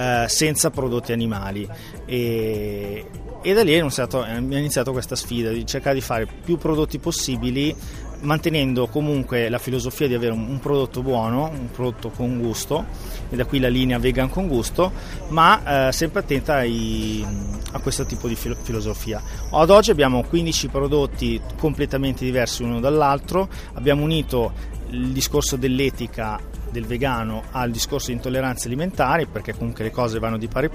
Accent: Voghera, Lombardy, Italy; Anche noi che siamo di Voghera, che è una piccola città, una piccola realtà

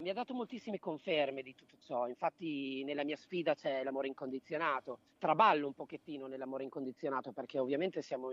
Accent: Parma, Emilia-Romagna, Italy; Poi sono emiliano, arrivo dal regno dei prosciutti, da Parma, sì.

